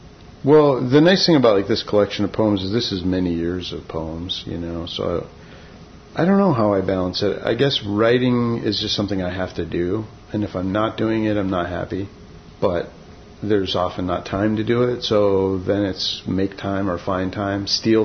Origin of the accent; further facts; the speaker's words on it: Alaska, United States; all stems from what I learned growing up in Yupik culture, because everything from the time that Western culture came was framed by epidemics